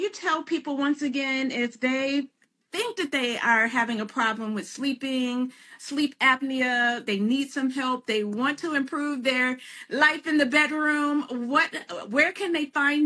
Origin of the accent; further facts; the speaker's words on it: Flint, Michigan, United States; That is my hometown, and you are welcome.